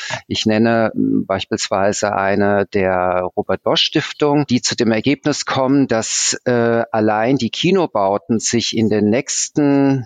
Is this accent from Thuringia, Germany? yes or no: no; Kaiserslautern, Rhineland-Palatinate, Germany; Da war ich schätzungsweise 15, 16 und habe demonstriert in der Stadt Kaiserslautern, meiner Heimatstadt